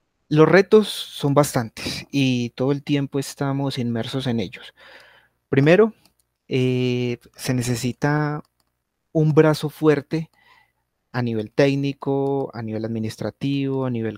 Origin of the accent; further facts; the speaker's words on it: Circasia, Quindío, Colombia; also born or lived in Armenia; Soy quindiano, nací en Armenia, pero la mayor parte del tiempo he vivido en Circasia, Quindío, que es un municipio muy, muy cercano.